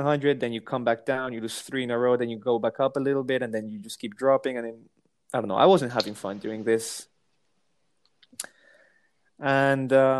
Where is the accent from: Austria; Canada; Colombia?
Colombia; I'm from Colombia